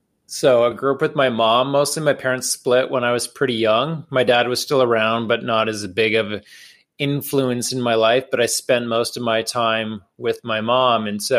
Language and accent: English; Edmonton, Alberta, Canada; now in New York, United States; I grew up in Edmonton, which was a great place for me to grow up.